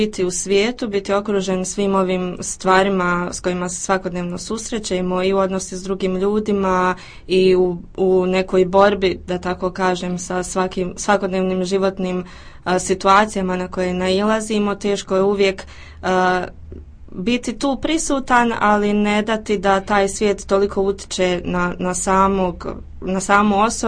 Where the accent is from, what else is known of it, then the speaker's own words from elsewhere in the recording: Vareš, Federation of Bosnia and Herzegovina, Bosnia & Herzegovina; now in Sarajevo, Bosnia and Herzegovina; Završila sam fakultet u Sarajevo, inače sam rodom iz Vareša. Trenutno radim u marketingu jedne kompanije ovdje u Sarajevu.